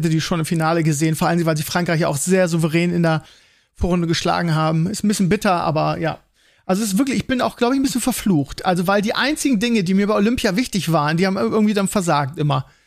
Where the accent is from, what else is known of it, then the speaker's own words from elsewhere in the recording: Bremen, Germany; weil ich bin da so in Bremen groß geworden